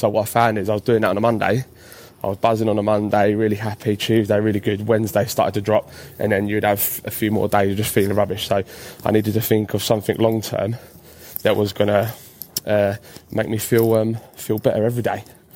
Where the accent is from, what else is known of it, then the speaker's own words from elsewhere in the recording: Bermondsey, London, United Kingdom; I'm from Bermondsey. In South East London.